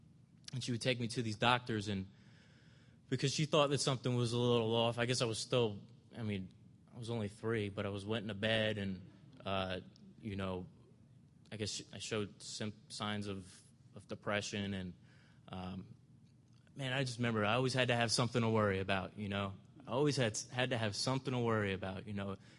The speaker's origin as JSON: {"language": "English", "region": "New Jersey", "country": "United States", "tie": "born there", "said": "You know, I was born in New Jersey in 1984 to two loving parents."}